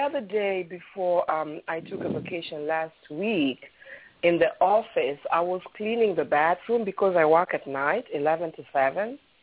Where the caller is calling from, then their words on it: New Jersey, United States; from New Jersey.